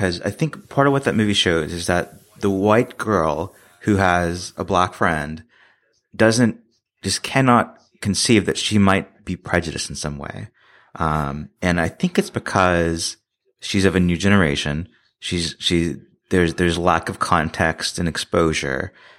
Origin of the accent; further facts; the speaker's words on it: the South, United States; And part of growing up in the South, you know, I was exposed to a lot of just, you know, kind of that crazy uncle